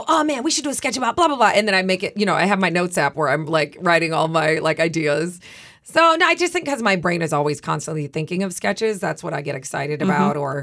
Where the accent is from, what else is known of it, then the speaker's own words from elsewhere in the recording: Midwest, United States; With adult children and kind of, you know, living in the Midwest, I think is dope because I'm from the Midwest. This does not take place in my hometown or state